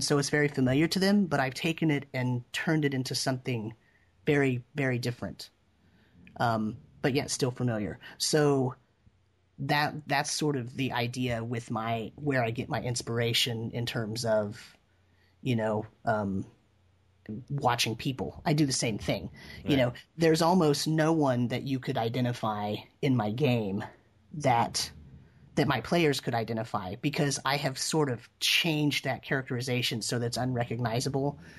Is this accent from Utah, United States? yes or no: no; Ithaca, New York, United States; Everybody in Ithaca goes to the mall. Okay, oops, I said my hometown.